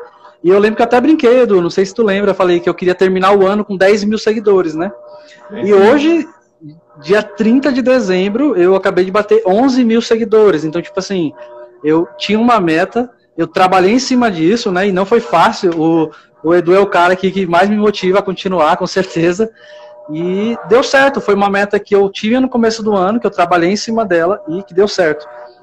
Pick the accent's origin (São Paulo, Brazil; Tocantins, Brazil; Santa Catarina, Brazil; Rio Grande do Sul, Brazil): São Paulo, Brazil; eu sou natural daqui de São Paulo.